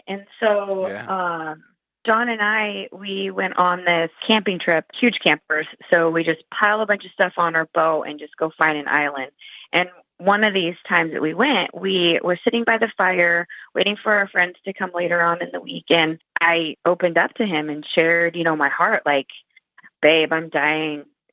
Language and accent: English; Salem, Oregon, United States; all of Oregon was taken up for franchising, and that's where he and I are from. I'm from Salem.